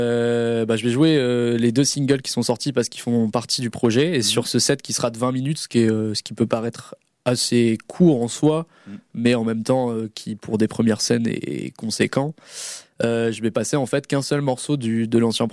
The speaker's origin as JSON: {"language": "French", "region": "Normandy", "country": "France", "said": "de base, je suis originaire de Normandie."}